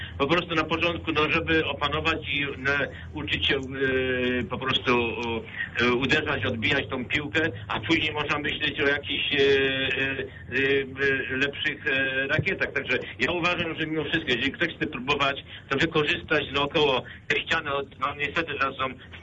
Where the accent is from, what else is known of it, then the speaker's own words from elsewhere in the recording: Poznań, Greater Poland Voivodeship, Poland; ja jestem z Łazarza, niedaleko państwa mieszkam od urodzenia